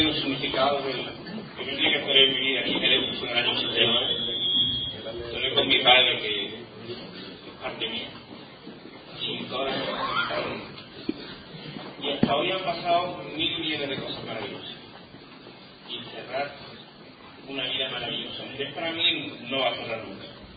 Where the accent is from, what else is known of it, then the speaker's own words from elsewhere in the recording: Jerez de la Frontera, Andalusia, Spain; Por muchas cosas, porque para mí mi tierra ha sido el compás. Y el compás de Jerez, no solo en el flamenco, es en la vida y es en el vino.